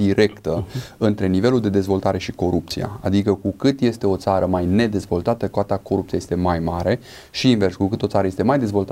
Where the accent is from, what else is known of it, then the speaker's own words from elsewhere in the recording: Oradea, Bihor County, Romania; Eu sunt foarte mândru de orașul meu natal, de Oradea, care este un exemplu